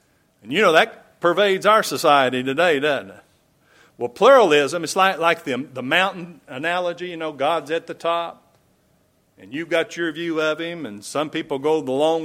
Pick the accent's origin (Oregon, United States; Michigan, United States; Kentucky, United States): Kentucky, United States; also born or lived in Huntington, United States; You know I was born in West Virginia, even though I'm from Kentucky. We lived in Kentucky, but I was born in West Virginia.